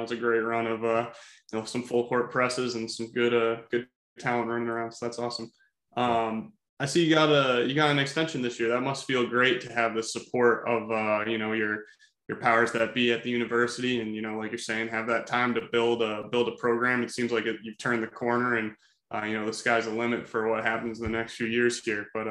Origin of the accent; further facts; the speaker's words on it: Massachusetts, United States; also born or lived in West Virginia; now in Charleston, United States; I'm from Massachusetts, southeastern Massachusetts. Spent 4 years in West Virginia. That's the place I probably spent the most time out of the state so far. But I just moved to Charleston, South Carolina during the pandemic.